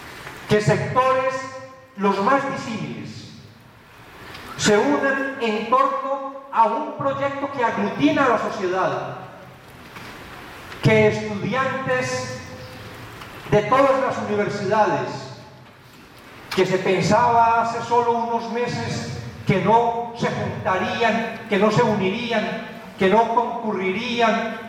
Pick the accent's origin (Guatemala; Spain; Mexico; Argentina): Guatemala; yo soy extranjero como guatemalteco, pero soy nacional como latinoamericano.